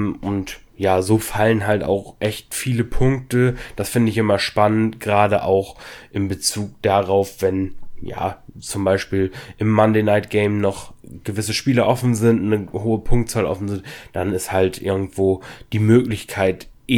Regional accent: Lower Saxony, Germany; born there; ich bin gebürtiger Ostfriese

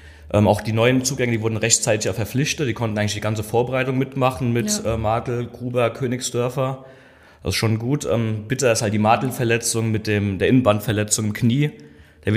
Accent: Mainz, Rhineland-Palatinate, Germany; ich komme aus dem Vorort von Mainz, bin 34 Jahre alt

